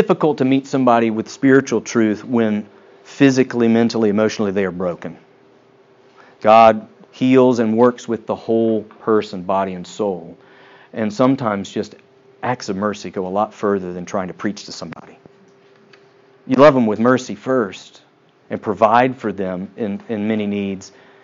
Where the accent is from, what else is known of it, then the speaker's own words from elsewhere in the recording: Tennessee, United States; I'm from East Tennessee. I can say this. My family speaks with a really southern accent, a hillbilly accent, and it's just amazing.